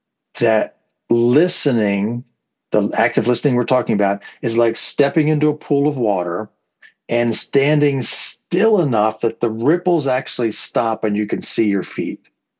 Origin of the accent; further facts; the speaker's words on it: Pennsylvania, United States; So actually, I'm a dual citizen. I'm an American and a Canadian, although I live in Pennsylvania pretty much my entire life.